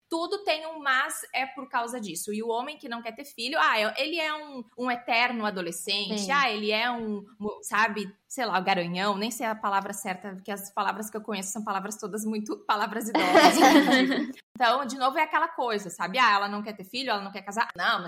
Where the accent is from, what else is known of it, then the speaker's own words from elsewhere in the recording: Canoas, Rio Grande do Sul, Brazil; moved away; se eu tivesse solteira no meu país de origem, no meu contexto social e familiar, lá em Canoas, no Rio Grande do Sul, Brasil, eu estaria ouvindo muito mais coisas.